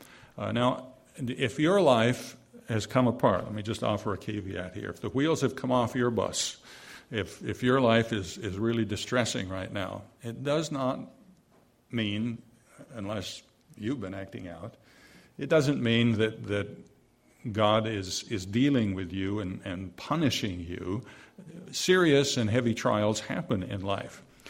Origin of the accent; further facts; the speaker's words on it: New England, United States; By the way, I grew up in New England, came into the church in New Hampshire in the 60s.